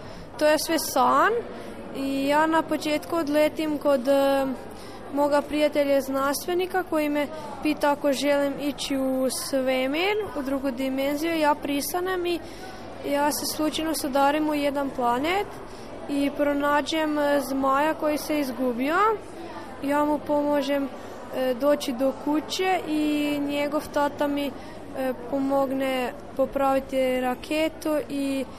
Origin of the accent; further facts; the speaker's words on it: Stupkovec, Croatia; dolazim iz Stupkovca 18